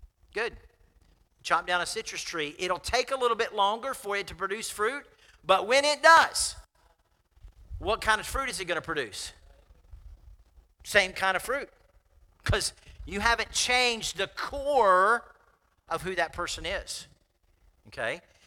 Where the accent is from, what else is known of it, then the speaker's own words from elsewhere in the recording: Florida, United States; when I grew up in South Florida, the dirt in South Florida is so dark.